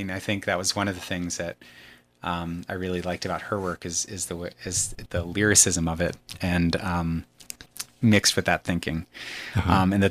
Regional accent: Chevy Chase, District of Columbia, United States; I grew up in Chevy Chase in Washington, D.C.

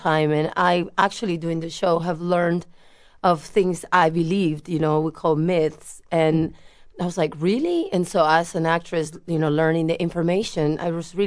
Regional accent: Peru; I'm from Peru originally.

